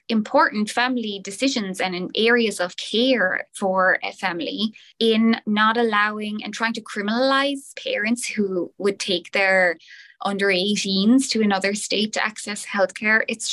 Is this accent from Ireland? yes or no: yes; Ireland; I'm from Ireland and lived under Ireland's abortion ban until it was successfully repealed in 2018.